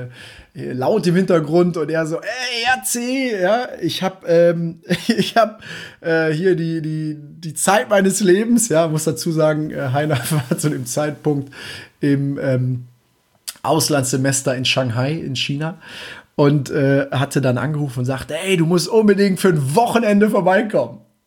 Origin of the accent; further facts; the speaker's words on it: Germany; als Deutscher Mallorca, also Malle, Ballermann 6